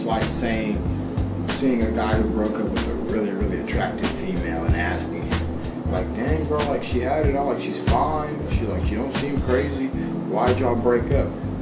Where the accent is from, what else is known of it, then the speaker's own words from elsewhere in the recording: Texas, United States; now in Oklahoma, United States; Like, the state of Oklahoma, I stay here. I'm with y'all. I understand, but I'm from Texas.